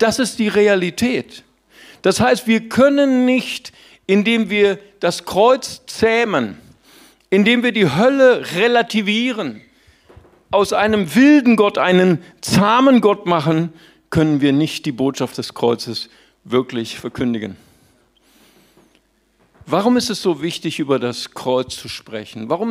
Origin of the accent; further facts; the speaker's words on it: North Rhine-Westphalia, Germany; ich komme ja aus dem Rheinland, nicht wahr?